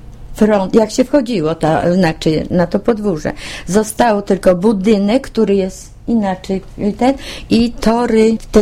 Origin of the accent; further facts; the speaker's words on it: Wągrowiec, Greater Poland Voivodeship, Poland; born there; ja się urodziłam w Wągrowcu, to jest 56 kilometrów za Poznaniem. I jakoś tam u babci zostałam, wyszłam za mąż